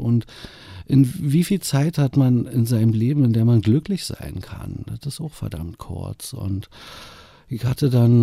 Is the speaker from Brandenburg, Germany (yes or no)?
yes; Potsdam, Brandenburg, Germany; Potsdam ist einfach meine Heimatstadt.